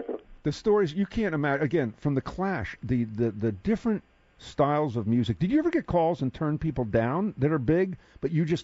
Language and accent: English; Philadelphia, Pennsylvania, United States; See, I grew up in Philly, and … were gods.